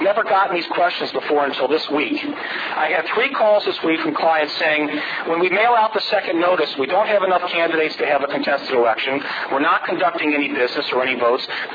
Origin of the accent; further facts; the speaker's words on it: Cincinnati, Ohio, United States; I'm from Cincinnati. I've suffered longer than anybody.